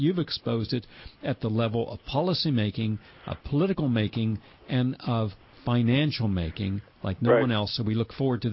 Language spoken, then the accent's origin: English; the South, United States; I'm from the South, and I like that kind of southern sensibility he brings.